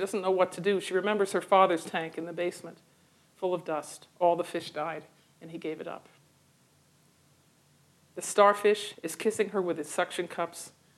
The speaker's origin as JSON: {"language": "English", "country": "United States", "said": "I always said if I were French, it would be my novel. Since I'm an American, it's a poem"}